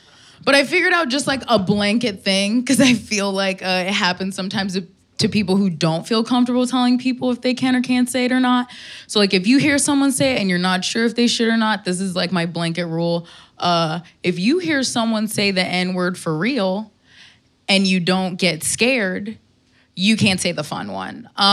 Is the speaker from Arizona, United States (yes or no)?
no; Florida, United States; And I'm from Florida, so we were doing this thing where you will put on the Weather Channel and open a bottle of wine and see how close a hurricane gets to your house.